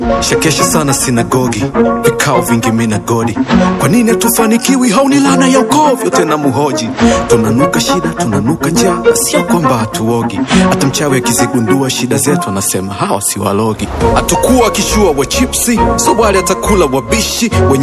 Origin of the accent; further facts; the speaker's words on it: Temeke, Dar es Salaam, Tanzania; Natoka Temeke kule mbako Mugambo naruka na kukanyagana.